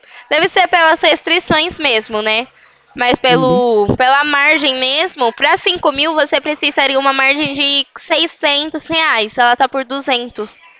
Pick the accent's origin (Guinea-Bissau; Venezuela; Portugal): Venezuela; now in Americana, Brazil; É que assim, eu sou da Venezuela.